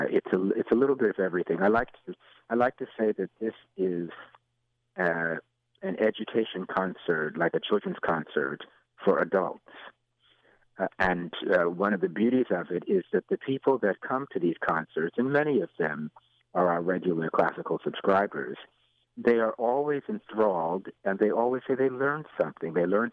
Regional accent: New York City, New York, United States; also born or lived in Midwest / California; now in Kalamazoo, United States; I'm a New Yorker originally, New York City, and I'd lived in the Midwest, I'd lived in California, I'd lived in lots of places in the United States.

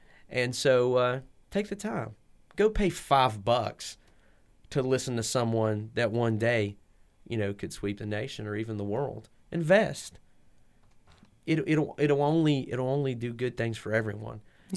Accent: Logan, West Virginia, United States; For us, me personally, and the group of folks that I grew up with in Logan, Landau

